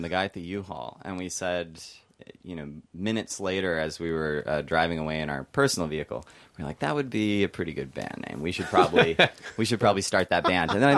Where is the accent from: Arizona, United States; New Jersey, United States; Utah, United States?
Utah, United States; I'm from Utah.